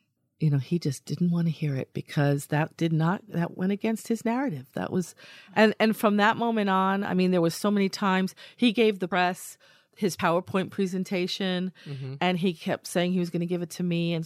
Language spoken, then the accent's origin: English; New York, United States; I come from New York. I've never set foot in the OC before.